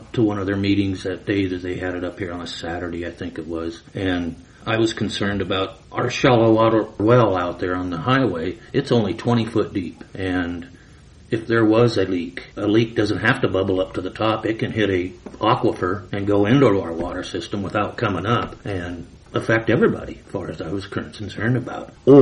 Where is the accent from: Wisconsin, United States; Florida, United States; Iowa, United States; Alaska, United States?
Iowa, United States; Pilot Mound; I'm retired from Fairway Warehouse in Boone, and I'm a resident of Pilot Mound. Lived here all my life.